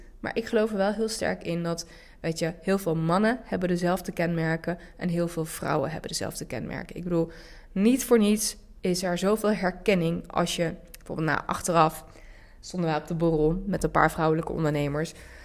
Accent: Nijmegen, Gelderland, Netherlands; Ik kom zelf uit Hatert, het is een achterstandswijk in Nijmegen. Ik was Turks.

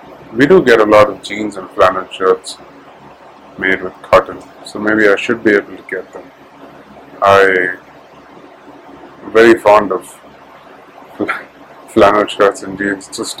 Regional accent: Oman; also born or lived in India; I grew up in Oman, partly in Oman and partly in India.

